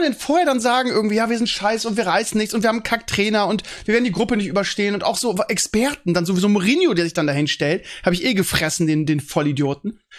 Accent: Bremen, Germany; weil als Bremer, wir hatten ja mal alle Österreicher bei uns

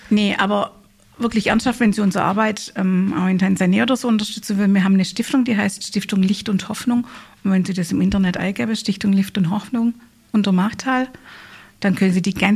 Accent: Heilbronn, Baden-Württemberg, Germany; born there; Ja, ich bin in Heilbronn geboren.

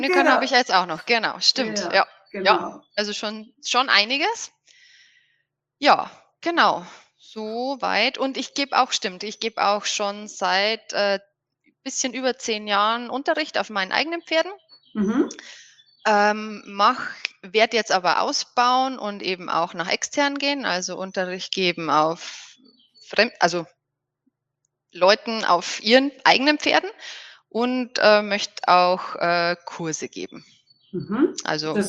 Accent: Bavaria, Germany; ich komme aus der Nähe von Regensburg

